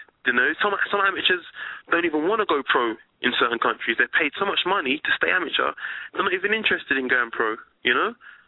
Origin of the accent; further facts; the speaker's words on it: England, United Kingdom; I'm English. I'm English. I was born in England.